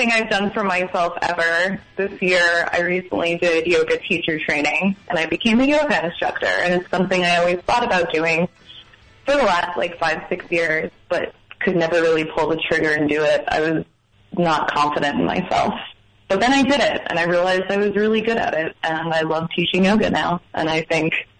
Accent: New York, United States; I grew up out on the East End, though.

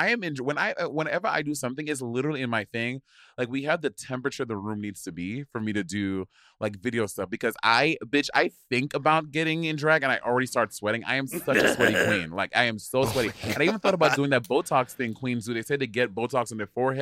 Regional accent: St. Lucia; You know, I grew up in St. Lucia, where animals eat cats, and it's a very strange place.

